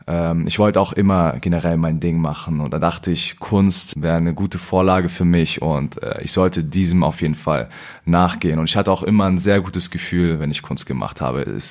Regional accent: Bad Hersfeld, Hesse, Germany; now in Düsseldorf, Germany; ich bin 21 Jahre alt, lebe in Düsseldorf und ich bin Künstler. Ursprünglich komme ich aus einer Kleinstadt, Bad Hersfeld, ist in der Nähe von Frankfurt und jetzt lebe ich hier.

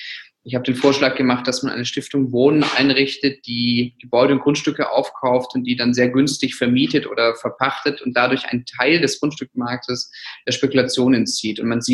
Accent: Stuttgart, Baden-Württemberg, Germany; ich bin im Stuttgarter Westen aufgewachsen, ist eine der dicht besiedelsten Stadtbezirke, nicht nur in Stuttgart, sondern in ganz Deutschland und Europa

